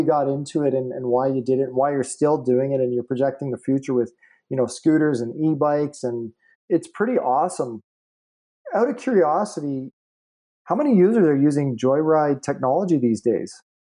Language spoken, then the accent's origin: English; Canada; Obviously, being Canadian